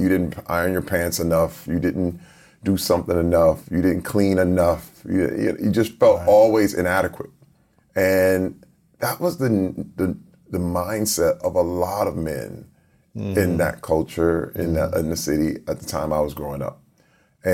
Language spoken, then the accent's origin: English; Flint, Michigan, United States; Growing up in Flint, Michigan, it was in the middle when the auto industry imploded. I was around 10 years old, and then the crack epidemic happened at the same time.